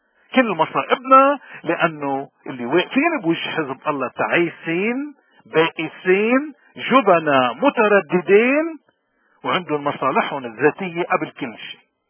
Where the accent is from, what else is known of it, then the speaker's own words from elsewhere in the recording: Lebanon; أنا هويتي لبناني أنا مني عربي ما عندي مشكلة مع العرب ولكن أنا لبناني أنا ماروني سرياني أرامي أنا مني كردي مني أرمني